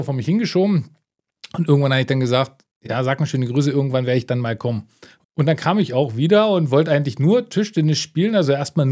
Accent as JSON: {"language": "German", "town": "Boxberg", "region": "Saxony", "country": "Germany", "tie": "born or raised there", "said": "Tatsächlich bin ich in Boxberg geboren. Also in Bad Muskau damals noch."}